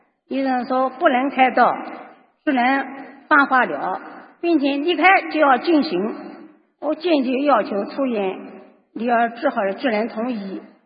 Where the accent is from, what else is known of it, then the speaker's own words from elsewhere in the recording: Nanjing, Jiangsu, China; accent: Nanjing dialect; 我是来自南京，江苏南京的